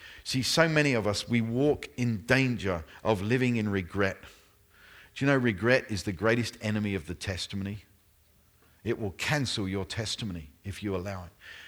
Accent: United Kingdom; And I'm a Brit.

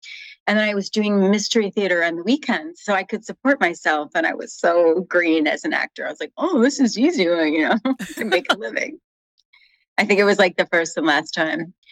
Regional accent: Midwest, United States; And I grew up in the Midwest, and there was one standard of beauty, and I very ethnic looking

